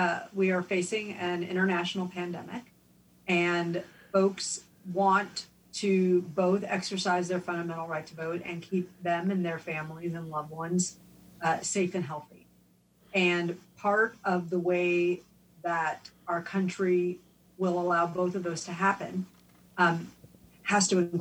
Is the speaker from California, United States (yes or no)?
no; San Antonio, Texas, United States; I'm from Texas. I don't know if your listeners know that I'm from San Antonio.